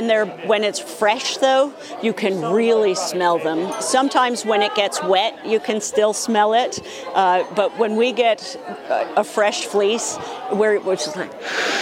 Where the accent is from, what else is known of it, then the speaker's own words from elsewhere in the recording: Buffalo, New York, United States; And growing up in Buffalo, New York, you need it because the snowfall is tremendous.